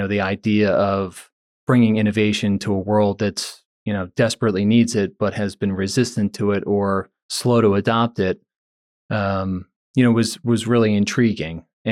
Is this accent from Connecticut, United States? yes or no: no; Paoli, Pennsylvania, United States; So I grew up in Paoli, where our office is today. I'm the youngest of seven kids.